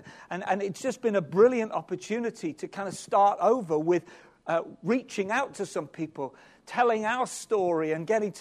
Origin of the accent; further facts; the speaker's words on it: England, United Kingdom; now in Wales, United Kingdom; But living in Wales and being an Englishman, a missionary in Wales, though my mom was from there